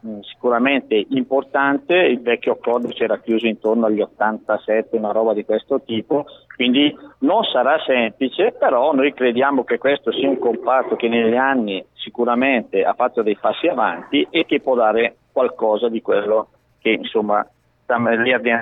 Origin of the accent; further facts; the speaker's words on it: Bergamo, Lombardy, Italy; io sono un bergamasco, ma sono di provincia perché abito in un paese a 600-560 metri di altezza